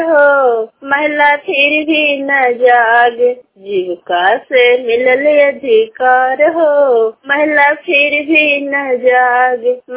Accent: Kolama, Bihar, India; Block खन्नौज Kolama गांव की रहने वाली हूँ, जिला नालंदा।

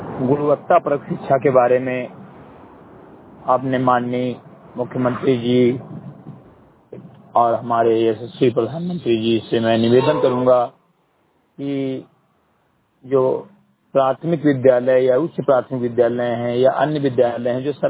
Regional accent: Uttar Pradesh, India; ग्राम सभा समरी गटही विकास खंड मेनपुरवा जनपद बहराइच का रहने वाला हूँ।

